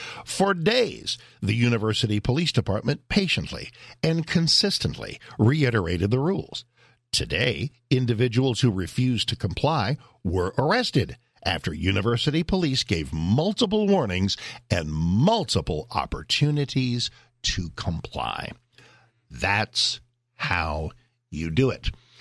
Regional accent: Washington, D.C. area, United States; also born or lived in San Antonio, Texas; You know, I was born in San Antonio. Thank you, U.S. military. Got to live in a lot of interesting places. Grew up in the suburbs of Washington, D.C.

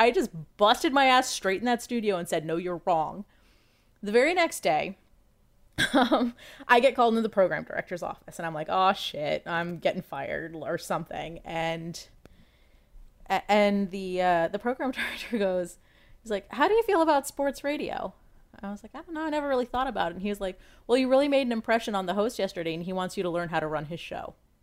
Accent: Washington, District of Columbia, United States; Like for me, I grew up in Washington, D.C.

